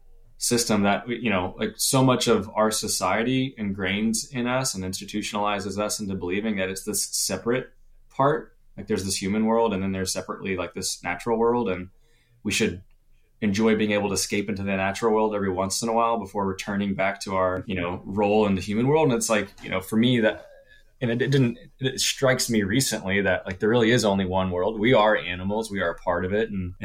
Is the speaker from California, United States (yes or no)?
no; Austin, Texas, United States; growing up in Austin, Texas, but being adjacent to a green belt